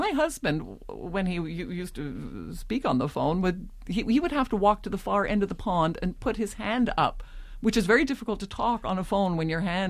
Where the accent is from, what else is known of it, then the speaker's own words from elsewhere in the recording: Canada; even though I'm Canadian.